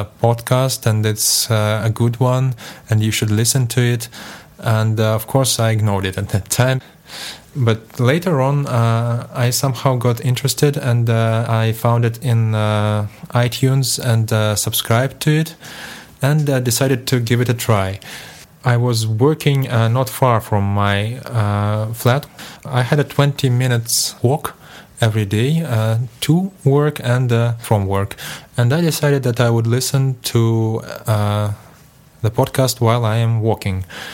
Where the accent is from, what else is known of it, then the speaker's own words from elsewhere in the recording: Moscow, Russia; English is a second language; I'm from Moscow, and I'm sitting at my friend's flat in the suburbs of Moscow.